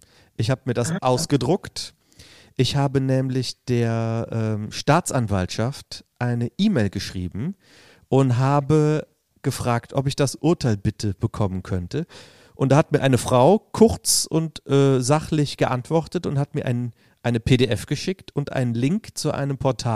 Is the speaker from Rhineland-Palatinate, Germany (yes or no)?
yes; Bad Neuenahr-Ahrweiler, Rhineland-Palatinate, Germany; Nein, ich komme aus Bad Neuenahr-Ahrweiler, aber ich...